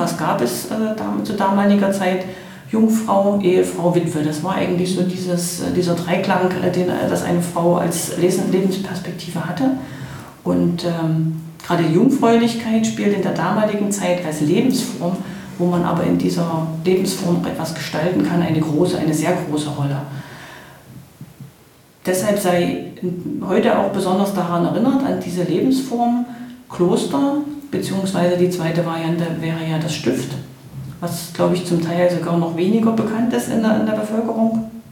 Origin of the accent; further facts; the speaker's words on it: Halle, Saxony-Anhalt, Germany; in meiner Heimatstadt Halle